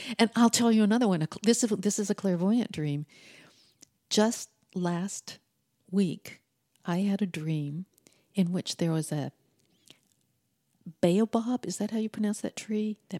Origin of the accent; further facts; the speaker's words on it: California, United States; I'm from California, and I'm a dreamer.